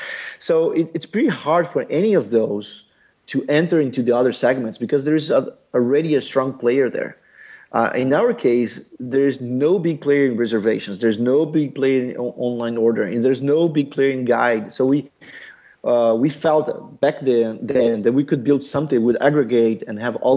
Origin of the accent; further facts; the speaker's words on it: Curitiba, Paraná, Brazil; moved away as an adult; I was born in Brazil, though my mother is from Argentina and my dad is from Brazil. I come from a city in the south of Brazil, it's Curitiba. And then in 2005, I decided to get my MBA at Stanford in the U.S. So I moved to the U.S. in 2005.